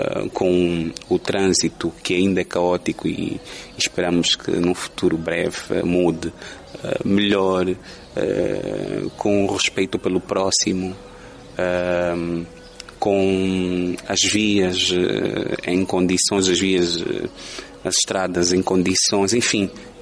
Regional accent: Luanda, Angola; born there; Portanto, eu fui nascido no Sambizanga, no bairro dos Candeeiros. Portanto, Luanda

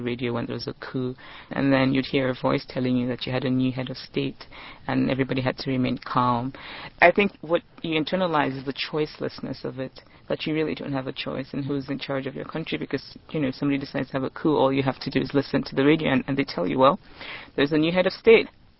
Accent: Nigeria; In Nigeria, there are cousins, and not just cousins, there are people from my hometown and people who know my father's friend and my father's father

